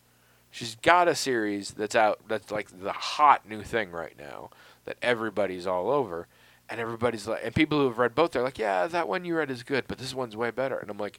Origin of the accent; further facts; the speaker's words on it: United States; However, I'm American, so I don't notice.